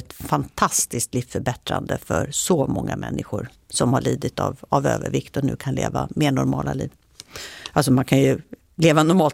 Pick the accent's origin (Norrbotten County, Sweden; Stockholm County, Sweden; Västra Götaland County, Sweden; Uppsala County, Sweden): Uppsala County, Sweden; Uppsala; annan favorit som kommer från min hemstad … Okay. Låten … om att växa upp i Uppsala.